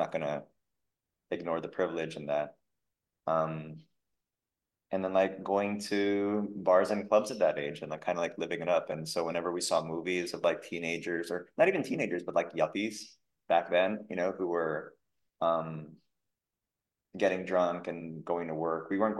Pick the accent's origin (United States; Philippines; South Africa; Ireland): Philippines; Manila, Metro Manila; So in growing up in Manila, there was a lot of like, my school was very Americanized